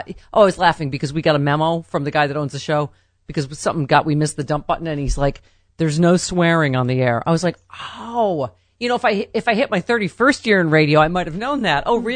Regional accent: Lockport, New York, United States; I started in Lockport, New York. WLVL, everybody.

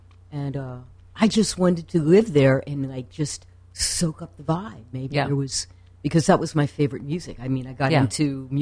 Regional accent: Pittsburgh, Pennsylvania, United States; My father owned the largest pet shop in the United States when I was a little kid in Pittsburgh.

